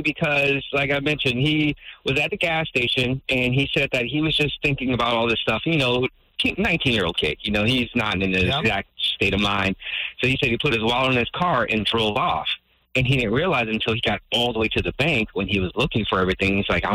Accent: Cocoa Beach, Florida, United States; moved away; also born or lived in Fort Lauderdale; Fort Lauderdale, but I was actually born and raised in Cocoa Beach.

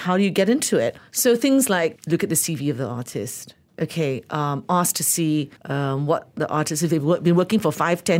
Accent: Malaysia; confines of being a Malaysian artist.

